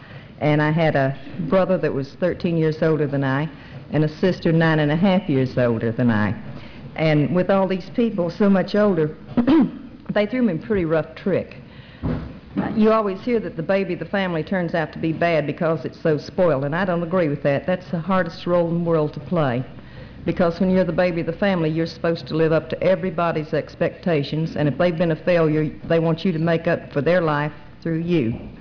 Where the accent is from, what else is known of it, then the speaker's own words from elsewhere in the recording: Valdosta, Georgia, United States; I'm from Valdosta, and I'm an alcoholic.